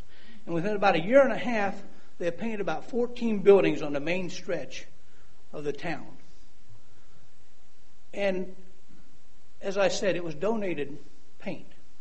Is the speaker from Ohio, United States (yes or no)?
yes; Gloucester, Ohio, United States; now in Dayton, United States; Mr. Cotter is from Gloucester, Ohio. Few people will know where that's at. That's my hometown.